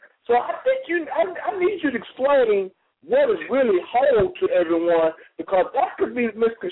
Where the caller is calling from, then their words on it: Dallas, Texas, United States; I'm calling from Dallas.